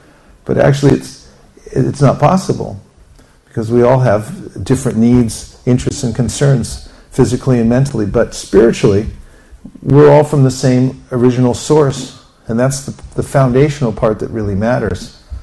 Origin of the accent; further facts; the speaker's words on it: California, United States; I say, I'm from California.